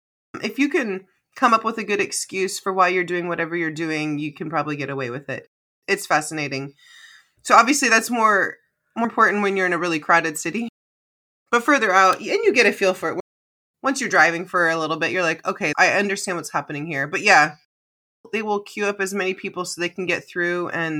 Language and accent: English; United States; And obviously, I'm American, so we don't have anything older than a couple hundred years, really.